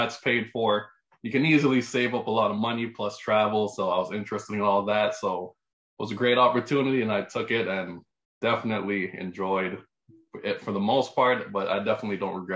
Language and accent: English; Toronto, Ontario, Canada; moved away as an adult; I'm from Toronto, grew up in Scarborough